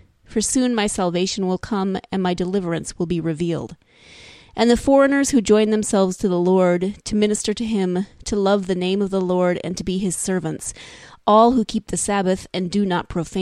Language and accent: English; Montana, United States; and I grew up in Montana, so August to me is always fire season